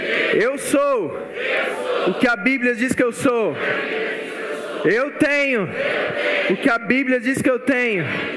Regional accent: Campina Grande, Paraíba, Brazil; sou lá de Campina Grande

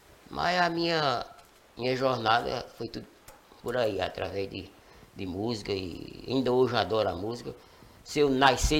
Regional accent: Congo, Paraíba, Brazil; now in Santa Cruz, Brazil; Somos do Congo aqui, cidade vizinha.

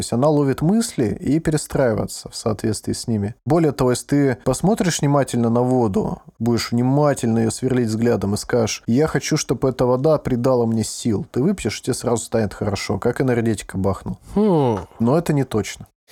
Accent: Russia; я сказала, что я из России.

